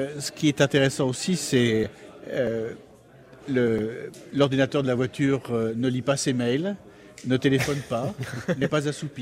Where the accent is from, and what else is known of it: France